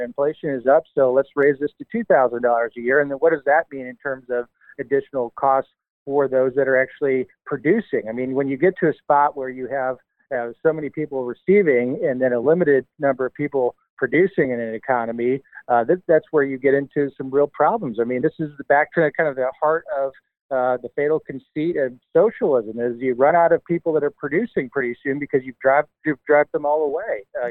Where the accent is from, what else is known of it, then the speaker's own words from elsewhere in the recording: Michigan, United States; My home state of Michigan had one of these